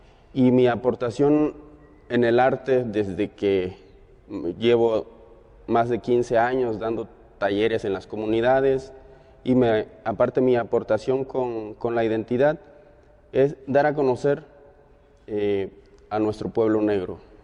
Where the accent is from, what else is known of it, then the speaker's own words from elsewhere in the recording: Cuajinicuilapa, Guerrero, Mexico; soy de la Costa Chica de Cuajinicuilapa, Guerrero.